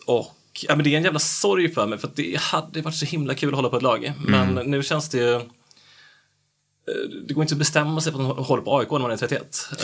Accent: Lerum, Västra Götaland County, Sweden; jag är från Lerum, ligger utanför Göteborg.

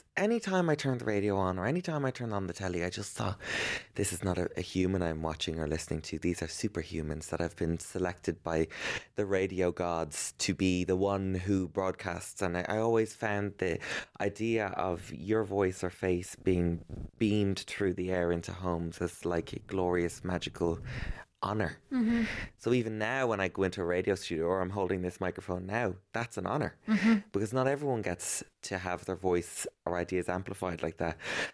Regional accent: Ireland; I think growing up in Ireland as a young gay boy with a weird name and a kind of an unusual personality

